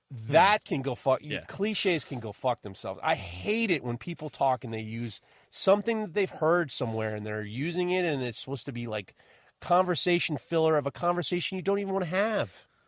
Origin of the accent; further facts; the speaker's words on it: New York, United States; I'm a schmuck from the Upper East Side.